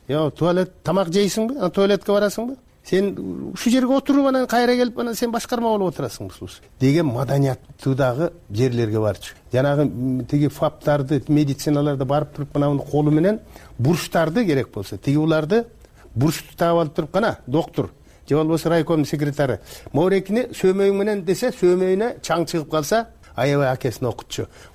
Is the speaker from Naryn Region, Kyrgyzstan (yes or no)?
yes; Naryn Region, Kyrgyzstan; Мен өзүм нарындыкмын да.